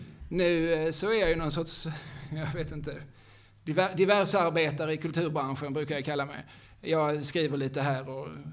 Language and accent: Swedish; Eslöv, Skåne, Sweden; Jag är ju från Eslöv, alltså jag kan ju inte.